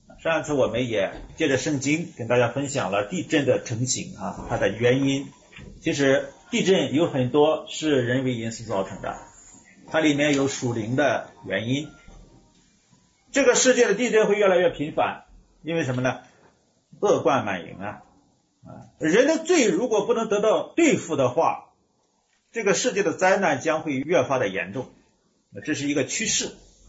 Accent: China; 因为他所说的不是在说我们中国人，是不是？

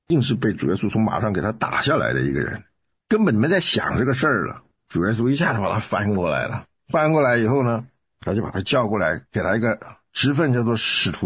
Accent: Taiwan; 但像我从台湾来，我真的我第一次听到

